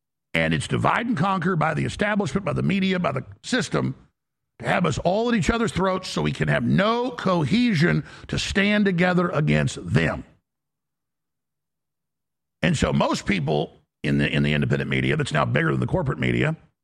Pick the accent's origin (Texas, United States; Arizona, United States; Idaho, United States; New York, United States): Texas, United States; Dallas; This was going on when I grew up in Dallas.